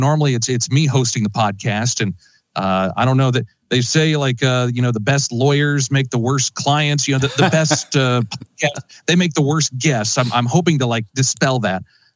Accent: Logansport, Indiana, United States; I was a junior at Logan Sport High School, where I grew up there in Cass County, Indiana.

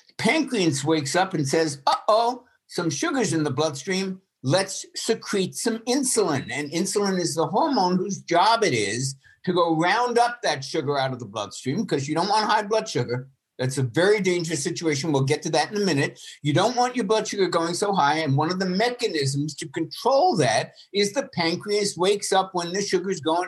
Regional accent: New York, United States; I grew up in New York. And if you've ever been in New York, you know the noise level is insane.

